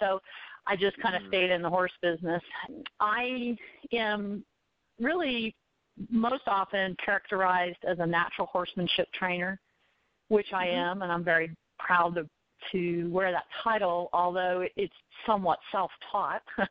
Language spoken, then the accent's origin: English; Florida, United States; now in Colorado, United States; I actually grew up in Florida, although I've lived the last 25 years in Colorado. I grew up riding on the Hunter Jumper Circuit in Florida.